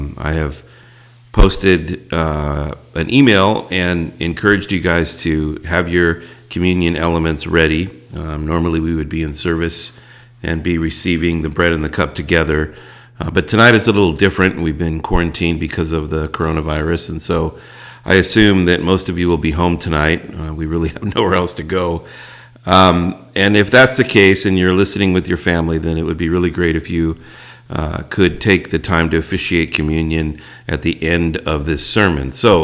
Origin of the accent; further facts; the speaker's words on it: California, United States; Now, I was born in Southern California, been here my whole life, and was a Catholic from birth.